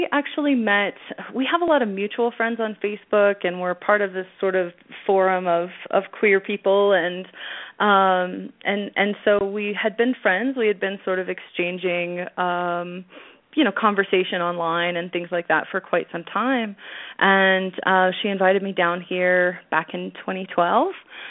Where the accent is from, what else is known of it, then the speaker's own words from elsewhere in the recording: Oklahoma, United States; Yes, I'm from Oklahoma, so yeah, barbecue is it's a religion. It's like football. So it's hard to find smoked meats here.